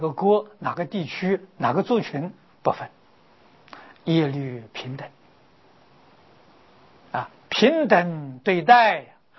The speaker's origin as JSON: {"language": "Chinese", "country": "Taiwan", "said": "我们从台湾来的"}